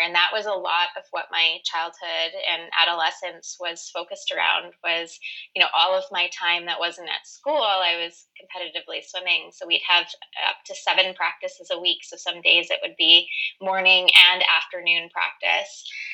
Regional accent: Vancouver, British Columbia, Canada; also born or lived in Saskatoon, Canada; And we lived there for about 5 years, and then we moved to Vancouver. So as much as I can remember, I, you know, have grown up and lived in and around the Vancouver area.

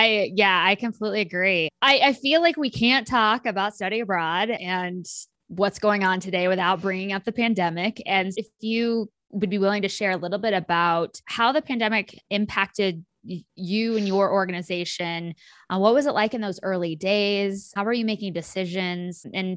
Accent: Kansas, United States; a domestic exchange program between like my hometown in rural Kansas and Oakland, California.

